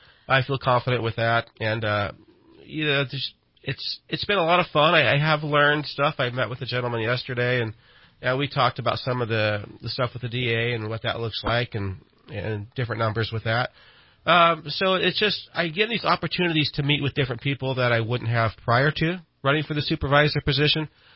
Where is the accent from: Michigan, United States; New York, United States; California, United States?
California, United States; Red Bluff; also born or lived in Daly City; I was born in Daly City, California, way back in the, well, I'll just tell you, 1967. No secret with my age. When I was in first grade, my family moved to Red Bluff, California